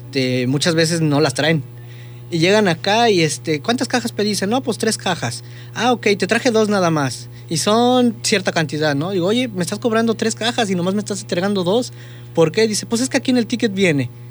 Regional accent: Tlaxcala, Mexico; para los que no sepan, soy del estado de Tlaxcala.

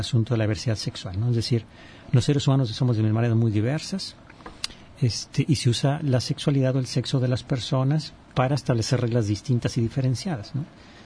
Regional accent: Mexico; ¡ay, qué mala suerte somos los mexicanos! Que muchos tenemos esta cultura del machismo.

